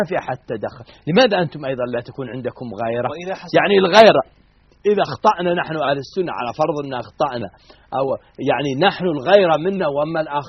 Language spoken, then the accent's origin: Arabic; Saudi Arabia; أنا شخصيا مبسوط في بلدي المملكة العربية السعودية.